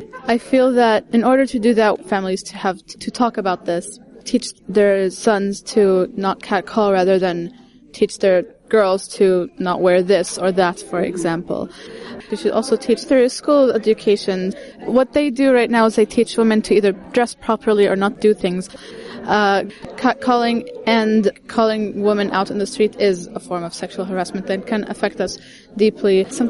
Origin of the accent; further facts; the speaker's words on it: Palestine; English is a second language; I'm from Palestine. As a young woman in Palestine